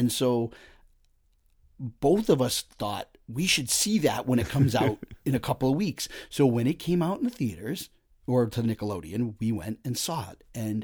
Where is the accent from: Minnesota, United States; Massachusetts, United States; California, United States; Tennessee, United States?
Massachusetts, United States; Boston; and I grew up in the Boston area, so we had access to a lot of films a lot of other people didn't have.